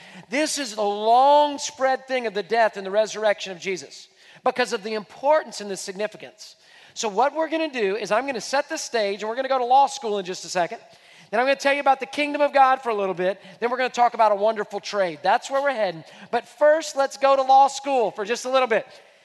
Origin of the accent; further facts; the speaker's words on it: Houston, Texas, United States; So I was born and raised in Houston, but all my family's from Louisiana.